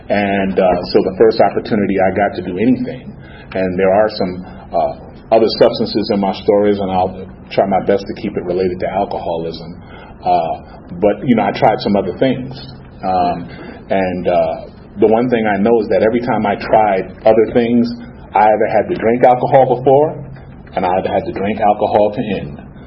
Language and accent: English; New York, United States; born there; Basically, I was born in New York. Came from a decent family.